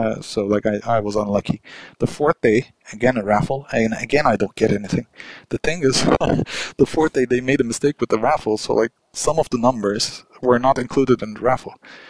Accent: Turkey; English is a second language; I came from Turkey, you know, like all the way from here

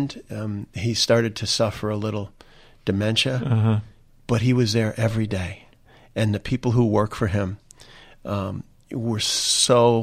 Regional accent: Indiana, United States; When we look at my home state of Indiana, you look at folks who know David more than almost anything

